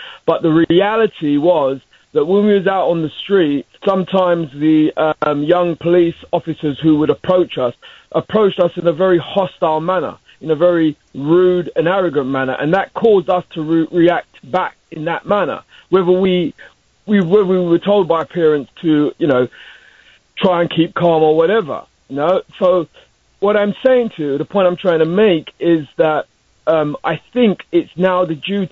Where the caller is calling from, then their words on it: London, United Kingdom; I'm calling from London, England.